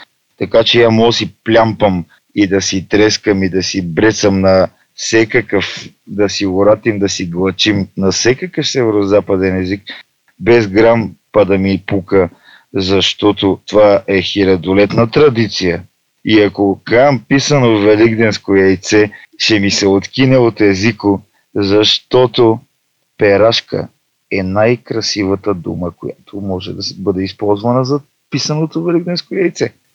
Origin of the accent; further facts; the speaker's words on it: Northwest Bulgaria, Bulgaria; съм човек от Северозапада. И Северозапада за мен е нещо, което е изключително ценно. Това е родния ми край. Аз съм израснал там, из планинските дебри, после Фонтана.